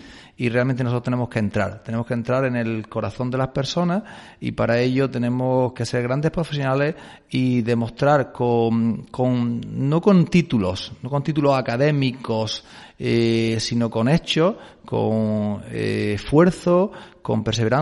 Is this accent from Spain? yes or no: yes; Almería, Andalusia, Spain; decirte como andaluz, ¿no? Como almeriense, yo me considero más ciudadano del mundo